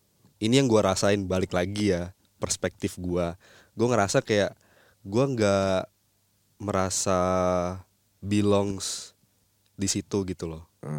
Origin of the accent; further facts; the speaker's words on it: Kalimantan, Indonesia; Apa gue balik lagi ke kampung, ke Kalimantan? Karena btw kampung gue tuh bener-bener yang kampung, bukan di ibu kota atau di kota madianya gitu loh, bener-bener di kampung pedalaman gitu.